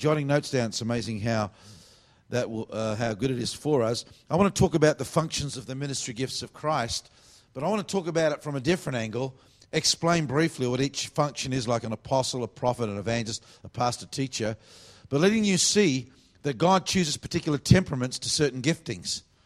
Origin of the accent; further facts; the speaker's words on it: Australia; I'm from Australia. We're not used to the heat. That's just not true. I'm a very weird Australian because it's actually hotter over there.